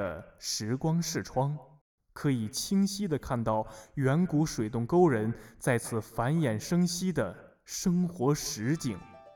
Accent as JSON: {"language": "Chinese", "region": "Ningxia", "country": "China", "tie": "born or raised there", "said": "身为一个土生土长的宁夏人，居然不知道有这段历史，实属不该啊。"}